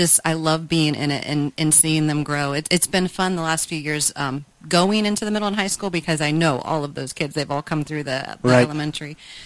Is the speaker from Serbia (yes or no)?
no; Wapakoneta, Ohio, United States; now in St. Marys, United States; And I'm currently living in St. Mary's, and I'm originally from Wapakoneta, so okay. Started around this area.